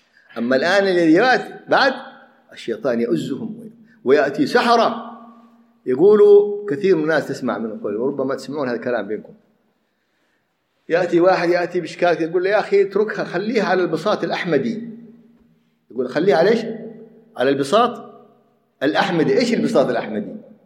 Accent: Yemen; وعندنا في اليمن يفعلون هذا قبور هذا طوفوا بها ويفعلون هذا

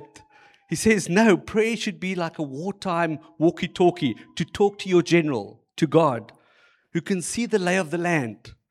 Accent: Bloemfontein, Free State, South Africa; I grew up in Bloemfontein. Don't hold that against me. And I'm turning 50 this year.

